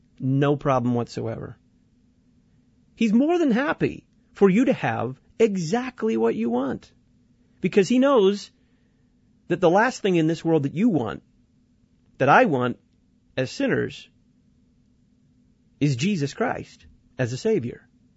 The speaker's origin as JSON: {"language": "English", "town": "Dallas", "region": "Texas", "country": "United States", "tie": "born or raised there", "said": "Thanks for listening down there in my hometown, Dallas, Texas."}